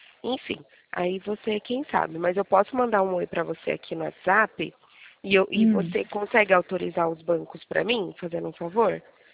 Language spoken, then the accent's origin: Portuguese; Limeira, São Paulo, Brazil; eu sou aqui de Limeira, do estado de São Paulo